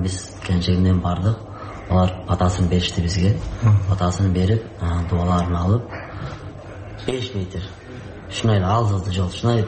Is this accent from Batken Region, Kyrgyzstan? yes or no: yes; Batken Region, Kyrgyzstan; Баткенд облусунун Лелек району интернационал айылынан болобуз. Биз ушул жерде төрөлгөнбүз, жакта чоңойгонбуз. Менин келинчегим деле ушул жерден.